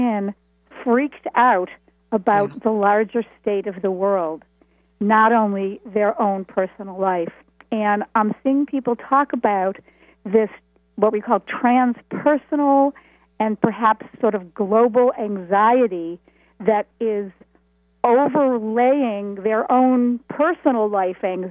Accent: Buffalo, New York, United States; now in Boston, United States; but I live in Boston, and yeah. I grew up in Buffalo, New York.

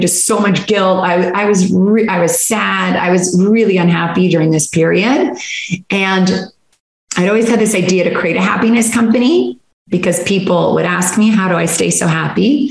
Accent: Canada; moved away as an adult; now in United States; I grew up in Canada. I got really sick of the cold and my mom's American. So thankfully I didn't have to stay in the cold Canada. And I moved to the Hawaiian Islands when I was 20 years old

